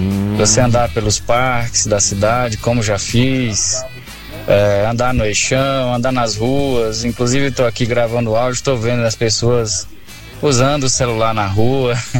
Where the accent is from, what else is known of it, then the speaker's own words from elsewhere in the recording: Northeast Region, Brazil; now in Brasília, Brazil; Eu venho do Nordeste, tô aqui no DF.